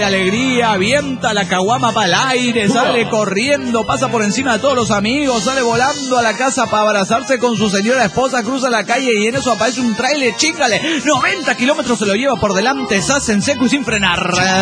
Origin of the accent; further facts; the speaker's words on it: Turmero, Aragua, Venezuela; de Turmero, Venezuela.